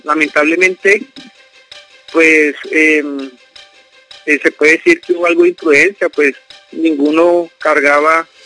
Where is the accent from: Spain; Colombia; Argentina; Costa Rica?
Colombia; nosotros como buenos colombianos hacemos muchas veces caso omiso a lo que las autoridades dicen